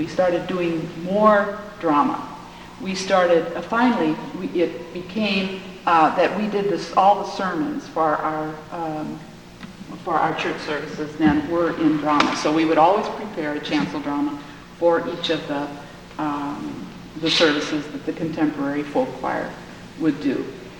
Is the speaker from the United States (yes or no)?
yes; Tacoma, Washington, United States; I'm from Tacoma, Washington.